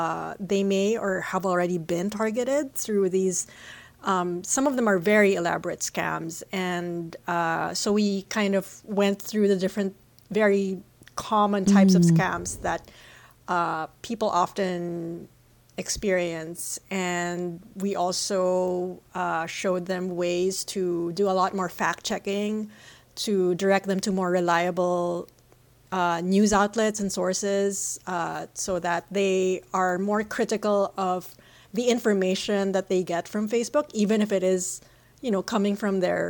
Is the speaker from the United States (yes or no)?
no; Philippines; moved away; As a Filipino immigrant myself